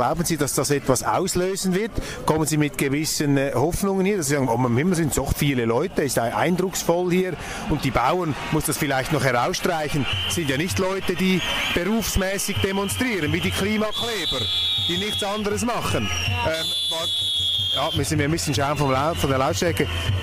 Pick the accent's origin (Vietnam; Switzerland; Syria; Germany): Switzerland; Also ich habe hier erlebt, jetzt als Schweizer